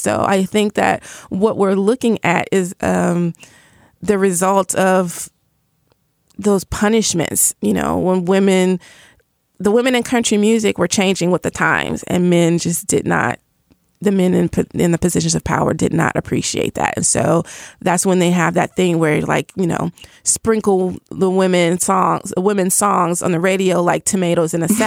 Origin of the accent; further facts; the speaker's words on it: Nashville, Tennessee, United States; So I am from Nashville, which is, you know, home of country music, Music City, USA.